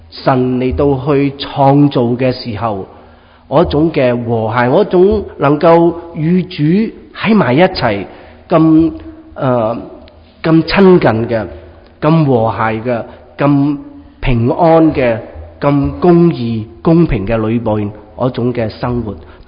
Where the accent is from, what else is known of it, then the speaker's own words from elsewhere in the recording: China; 特别我们中国人所以呢，就是我们留些什么给我们的下一代啊？